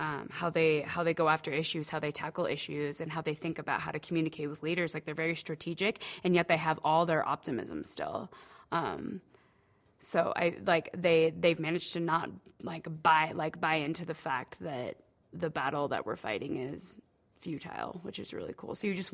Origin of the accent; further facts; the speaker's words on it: Spokane, Washington, United States; And I grew up on the South Hill, which is actually, it's kind of like a weird conservative little pod in Spokane as opposed to downtown.